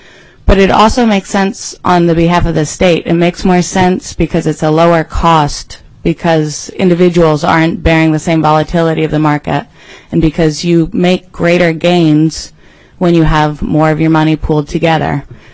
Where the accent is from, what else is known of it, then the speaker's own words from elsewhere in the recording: West Virginia, United States; I grew up in the Mountain State, which is not Alaska, is actually West Virginia.